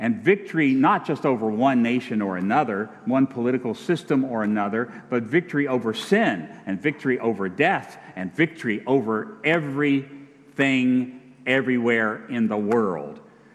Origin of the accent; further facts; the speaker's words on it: Orlando, Florida, United States; In my hometown in Orlando, Florida, I cannot find a manly barbershop.